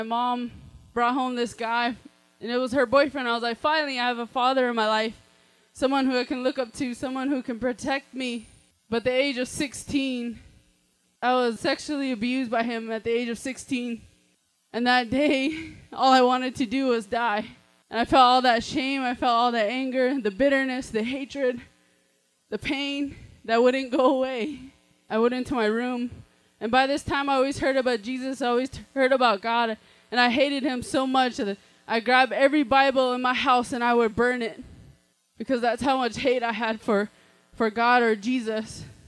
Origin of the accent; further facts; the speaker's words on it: Arizona, United States; I'm full Navajo and I'm from Arizona. And I grew up in a single parent home